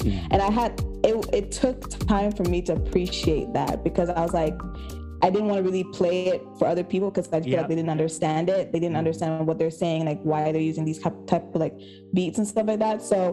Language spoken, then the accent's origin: English; Tanzania; moved away as an adult; also born or lived in Washington DC, United States; now in United States; I grew up in Tanzania, right? Mm. I was born in DC and I left when I was like 7 years old. So like most of primary elementary school all the way to high school, I was in Tanzania. And then I came to DC for university.